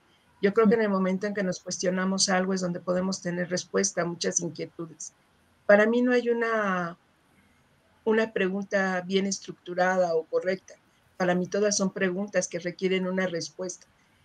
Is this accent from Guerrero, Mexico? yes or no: no; Mexico City, Mexico; de la Ciudad de México